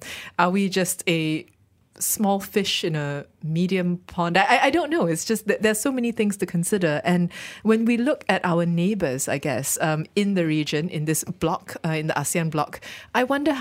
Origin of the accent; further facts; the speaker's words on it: Malaysia; as a Malaysian.